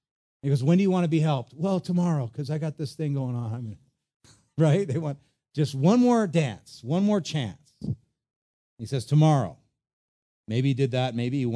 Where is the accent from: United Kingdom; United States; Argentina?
United States; Hawaii; as a kid growing up on the North Shore, we used to play with the frogs that had been squished by the tires driving down Kainui Road.